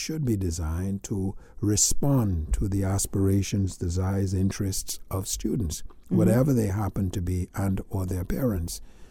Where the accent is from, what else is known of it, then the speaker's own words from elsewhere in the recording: Long Island, Bahamas; also born or lived in New Providence; came to Nassau when I was only 2 months old and took me back to Long Island to raise and eventually returned to New Providence, and we were back and forth for a while.